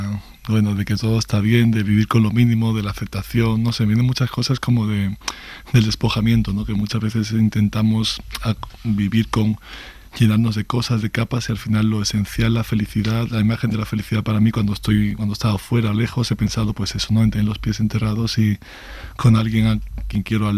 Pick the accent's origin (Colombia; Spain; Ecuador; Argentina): Spain; Estepona, Andalusia; Bueno, yo nací en Estepona. Crecí allí. Ahora he vuelto en los últimos años a Estepona.